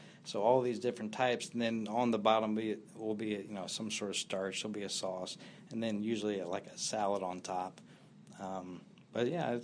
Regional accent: Ohio, United States; But then I moved back to my hometown. I've got two daughters there, and I was like, well, let me try to live here, but it's a super small place in Ohio.

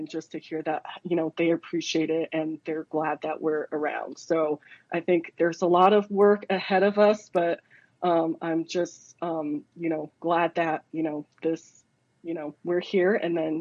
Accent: Indiana, United States; growing up in Indiana

